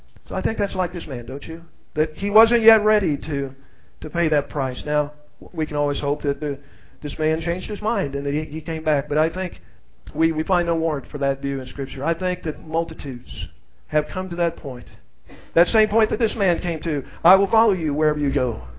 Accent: Chicago, Illinois, United States; moved away as an adult; now in Alturas, United States; I came from Chicago, well, my wife and I and our children. We moved here, not here to Alturas, but to Southern California. I think if we'd known we were going to be in Alturas, we probably would have stayed in Illinois.

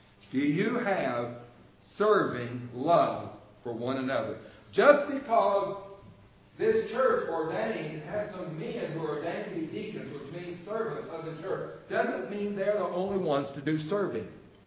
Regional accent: the South, United States; I grew up in the South.

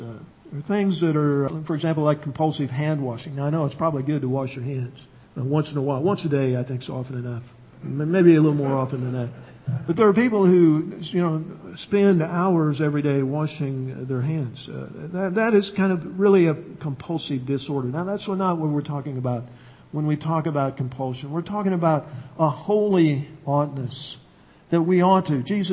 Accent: Illinois, United States; now in California, United States; we lived in Illinois before we came to the beautiful state of California. We're glad to say that we are from Illinois.

